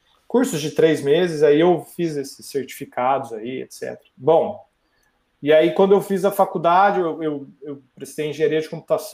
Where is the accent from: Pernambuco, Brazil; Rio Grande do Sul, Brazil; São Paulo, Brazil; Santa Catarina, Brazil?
São Paulo, Brazil; Campinas; also born or lived in Varginha; eu nasci em Minas e fui para Campinas, que é uma cidade mais ou menos 1 hora de São Paulo. E morei praticamente minha vida, a maior parte da minha vida em Campinas.